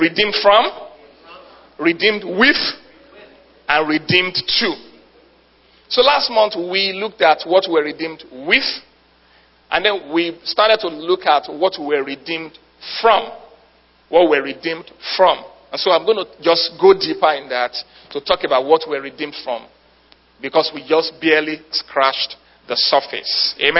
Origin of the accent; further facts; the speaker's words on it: Nigeria; first language Yoruba; English is a second language; In my native language, which is Yoruba, the word is very explicit.